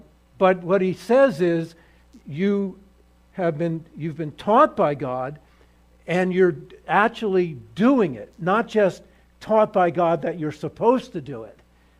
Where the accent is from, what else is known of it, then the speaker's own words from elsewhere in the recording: Northeast, United States; well, I'm from the Northeast, so Philadelphia is, we know Philadelphia, the city of brotherly love, by name only.